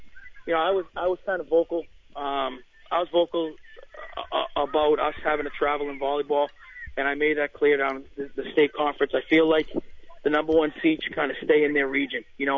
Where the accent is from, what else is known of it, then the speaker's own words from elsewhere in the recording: Lawrence, Massachusetts, United States; I grew up in Lawrence, so I'm not picking on the cities. I went to Lawrence High School. I taught at Lawrence High School prior to going to Tewksbury.